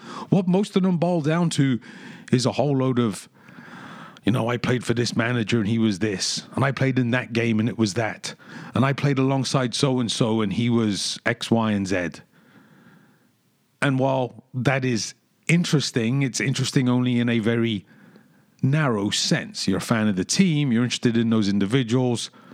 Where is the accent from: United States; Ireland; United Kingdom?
United Kingdom; London; That saying was drummed into me when I was a kid growing up in London, waiting for the number six double-decker to go from Hackney all the way across to Kensal Rise.